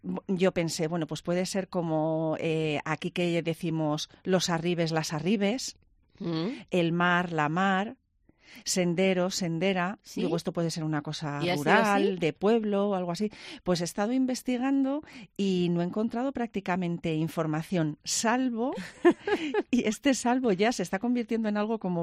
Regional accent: Íscar, Castile and León, Spain; Y en mi pueblo, en Íscar, también a las puertas que son como para entrar a los patios donde antes había animales o no, donde se guardaban los aperos

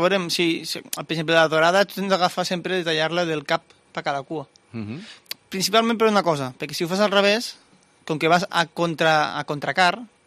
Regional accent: Catalonia, Spain; A veure, vinc del Delta de l'Ebre...

